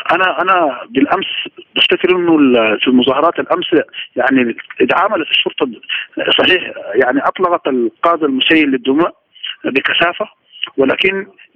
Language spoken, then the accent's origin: Arabic; Sudan; وإحنا كسودانيين نفتكر إنه ضروري جدا إنه تعود السلطة في الحكم المدني